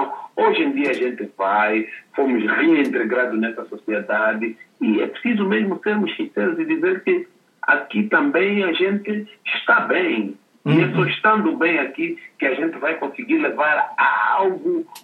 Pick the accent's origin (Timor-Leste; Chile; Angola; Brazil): Angola; moved away as an adult; now in United Kingdom; não esqueço a terra-mãe, o sítio onde eu nasci, onde eu cresci, onde eu já saí um homem, e que é Angola, né? Mas onde eu estou a viver nesse momento é aqui no Reino Unido.